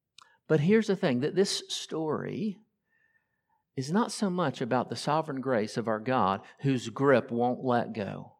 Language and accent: English; Florida, United States; David Huss tells the story of a young boy in southern Florida, and I grew up in Florida. This story makes total sense.